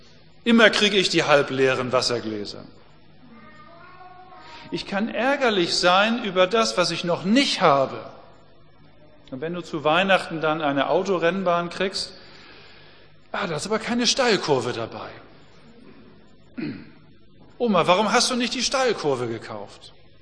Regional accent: Germany; Wir als Deutsche sind die Reichsten auf der ganzen Welt. Aber wir sind das Volk, das am unzufriedensten ist, was am mauligsten ist.

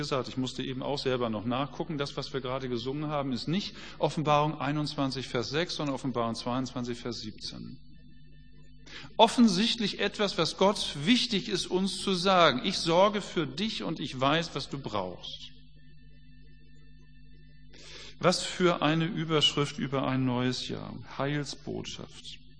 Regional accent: Hamburg, Germany; Wie oft haben mich Leute gefragt, du als Hamburger, wie bist du denn mit den Bayern zurechtgekommen?

